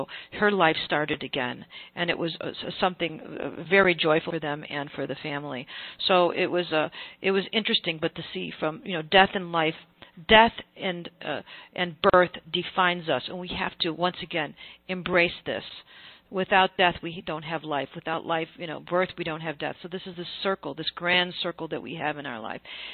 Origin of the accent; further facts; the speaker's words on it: New Jersey, United States; I came from New Jersey.